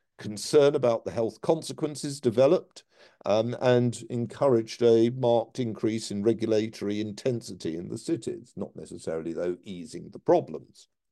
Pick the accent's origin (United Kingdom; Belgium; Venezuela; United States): United Kingdom; Edgware, London; born there; I was born in Edgware, north of the A41, which was domesticated as the Watford Way, but was the A41, and the journey to school involved crossing this en route to Edgware tube station.